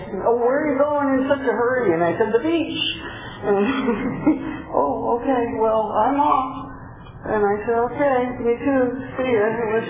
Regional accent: San Mateo, California, United States; I was born and raised in San Mateo, California, and that's a little south of San Francisco. I was in seventh grade during the Summer of Love

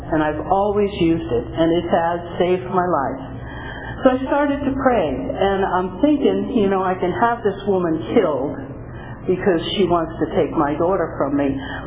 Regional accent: New York, United States; I'm from New York.

